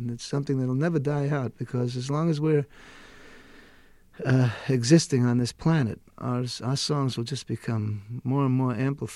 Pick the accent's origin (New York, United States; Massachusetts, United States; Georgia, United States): New York, United States; New York City; And I said, well, I'm from New York City.